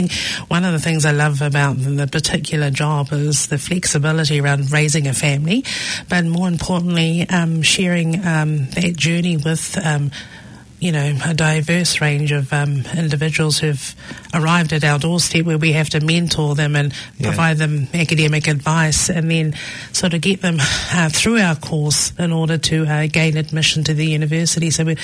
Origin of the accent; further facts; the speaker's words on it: Auckland, New Zealand; I was born and raised in Auckland Central in the 1960s, actually born in St. Helens Hospital in Pitt Street. So our family lived in Greyland initially, and we later moved to Herne Bay.